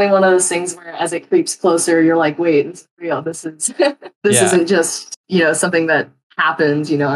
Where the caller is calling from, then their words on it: Panama City Beach, Florida, United States; I'm calling from Panama City Beach, Florida.